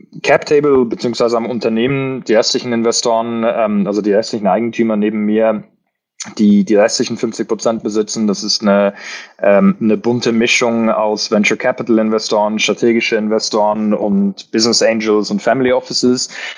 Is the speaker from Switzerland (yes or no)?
yes; Switzerland; Bin ursprünglich Schweizer, aber eigentlich immer im Ausland gelebt und aufgewachsen. Mit 18 zurück in die Schweiz.